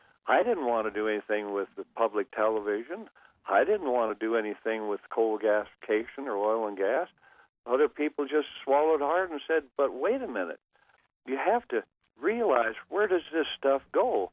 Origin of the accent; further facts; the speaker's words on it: Cody, Wyoming, United States; I was from the West. I was raised in Cody, and I actually milked cows with my hands